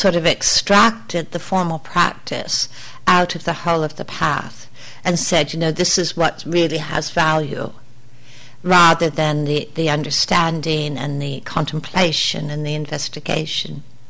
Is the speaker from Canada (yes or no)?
yes; Ontario, Canada; You know, and I spent quite a few years growing up in Northern Ontario.